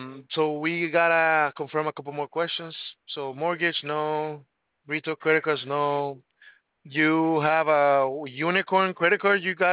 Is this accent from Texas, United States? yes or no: no; California, United States; now in Newport, United States; I grew up in Orange County, though, like it's close by, so that's why I said that.